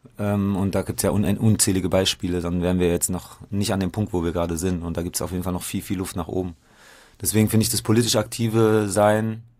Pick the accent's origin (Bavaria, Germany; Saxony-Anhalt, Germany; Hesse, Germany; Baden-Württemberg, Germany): Baden-Württemberg, Germany; Heidelberg; Und dann bin ich ja in Heidelberg groß geworden und da gab es damals das Autonome Zentrum.